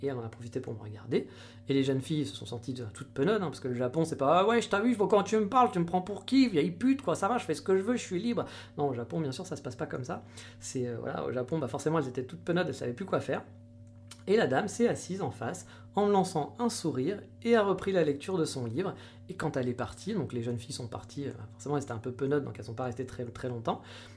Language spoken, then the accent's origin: French; France; Quand je lui ai dit que j'étais de France